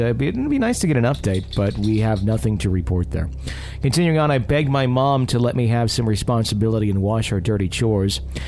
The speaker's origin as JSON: {"language": "English", "region": "Texas", "country": "United States"}